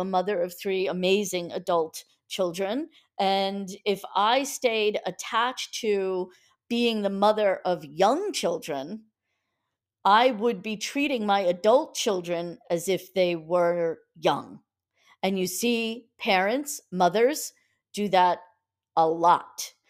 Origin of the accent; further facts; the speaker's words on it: Massapequa, New York, United States; I was the founder of a yoga studio in my hometown of Massapequa in New York for about 15 years.